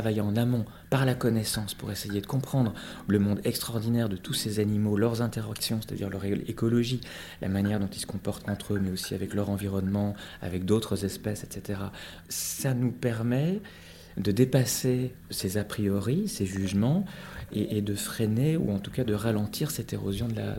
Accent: Belgium; Je viens de Belgique, pour moi la Belgique, c'est une immense ville.

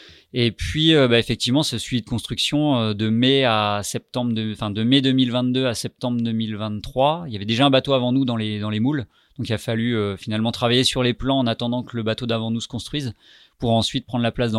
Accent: Rouen, Normandy, France; born there; Alors je suis né à Rouen effectivement en juillet 84. Voilà, à Rouen il y a pas la mer, il y a la Seine mais il y a pas la mer.

